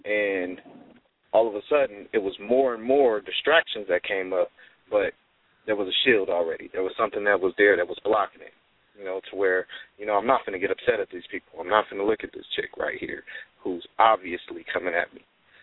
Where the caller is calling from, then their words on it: Pomona, California, United States; I'm calling from Pomona.